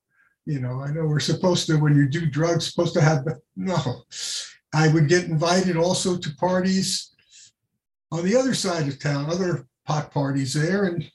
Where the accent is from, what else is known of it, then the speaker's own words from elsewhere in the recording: New York City, New York, United States; I grew up in New York City, and the drinking age there was 18.